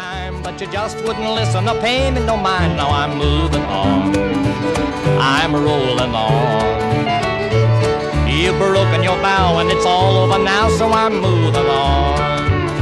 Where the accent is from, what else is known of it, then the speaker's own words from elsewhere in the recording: Calgary, Alberta, Canada; I grew up in Calgary, Alberta, Canada. And it's 99% white, and not only white, but oil white, you know, Texas white.